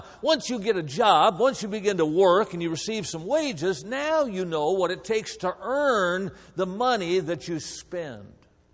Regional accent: Wisconsin, United States; now in California, United States; I'm originally from Wisconsin, as you probably can tell from my accent

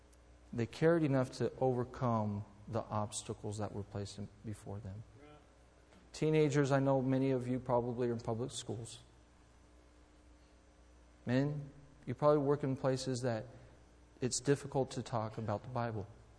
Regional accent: Brazil; I grew up in Brazil. I was born and raised in Brazil.

